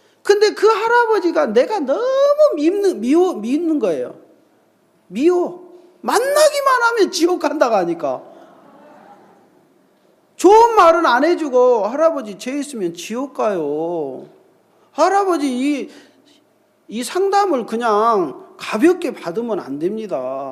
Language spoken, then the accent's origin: Korean; Jeolla, South Korea; 삼남 사녀 중에 일곱 번째입니다. 그래가지고 저는 전라도가 고향이고요.